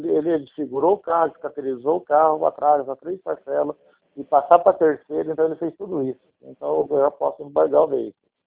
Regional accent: Maracaju, Mato Grosso do Sul, Brazil; Sou de Maracaju.

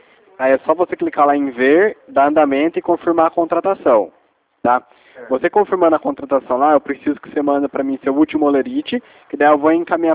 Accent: São José dos Campos, São Paulo, Brazil; Eu sou de São José dos Campos.

